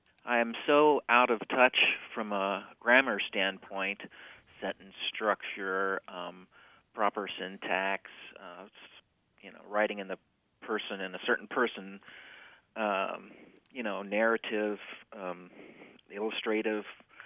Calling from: San Diego, California, United States; I'm calling from San Diego.

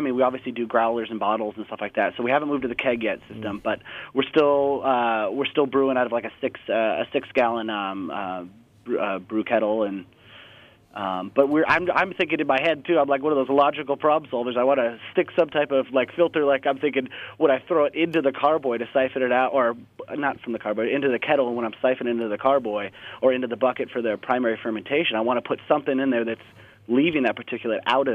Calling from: Seattle, Washington, United States; I'm actually over here in Seattle, Washington.

